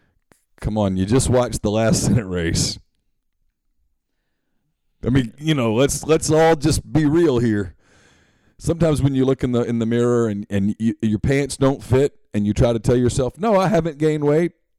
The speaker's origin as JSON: {"language": "English", "region": "Louisiana", "country": "United States", "said": "I'm from Louisiana. We have the most corrupt politics in the world."}